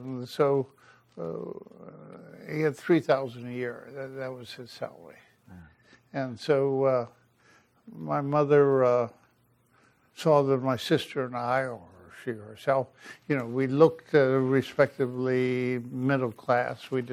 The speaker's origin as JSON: {"language": "English", "region": "Midwest", "country": "United States", "said": "No, I was just someone from the Midwest. You know, so I had no veneer of civilization."}